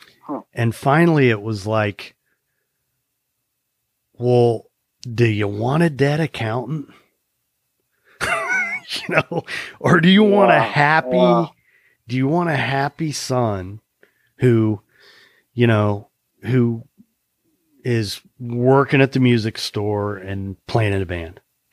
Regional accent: Midwest, United States; work ethic was a big thing in the home where I grew up, and I'm a Midwesterner.

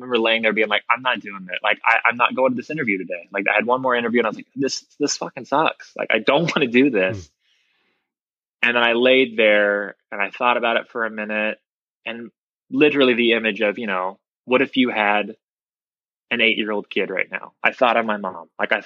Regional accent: Midwest, United States; I grew up in the Midwest too, and wanting to perform and do theater.

